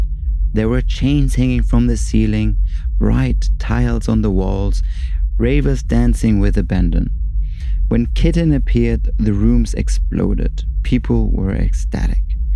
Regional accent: Cologne, North Rhine-Westphalia, Germany; now in London, United Kingdom; Growing up in Cologne, I went religiously to Compact Records' weekly party at Studio 672

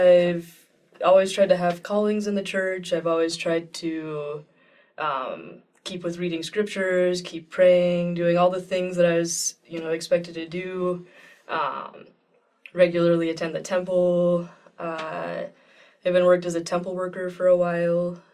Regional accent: Nauvoo, Illinois, United States; For part of my childhood, we grew up near Nauvoo. And so we regularly would visit the Nauvoo area.

